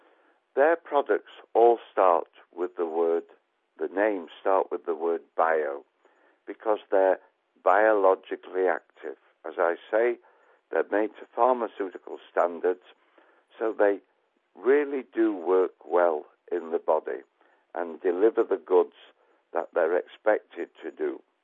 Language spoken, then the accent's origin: English; United Kingdom; I'm a British pharmacist. I've been in my pharmacy here in Manchester over 50 years